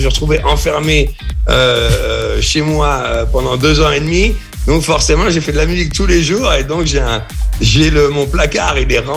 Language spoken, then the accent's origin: French; France; moved away; ça fait beaucoup d'années maintenant que j'ai quitté la France, et j'adore la France. Ça me manque souvent, je reviens souvent à Paris